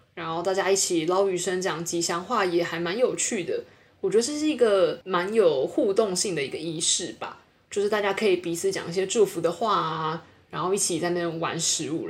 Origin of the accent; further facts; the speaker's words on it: Taiwan; 就跟我在小时候在台湾的英文课学的不太一样